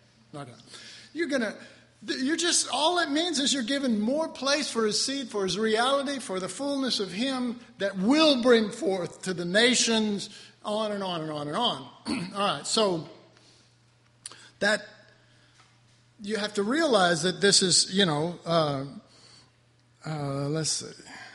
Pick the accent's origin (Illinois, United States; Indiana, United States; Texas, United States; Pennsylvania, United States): Texas, United States; Almost said as the teepee of God. Sorry, I'm Texan.